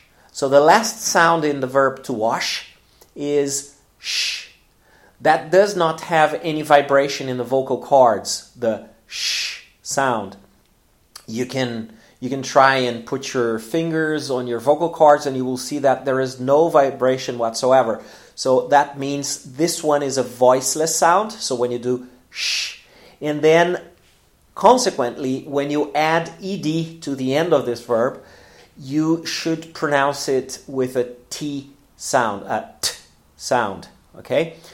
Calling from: Porto Alegre, Rio Grande do Sul, Brazil; English is a second language

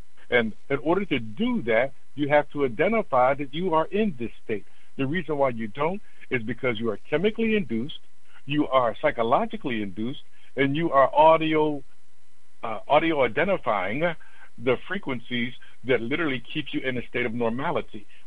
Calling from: Pennsylvania, United States; I'm calling from Pennsylvania.

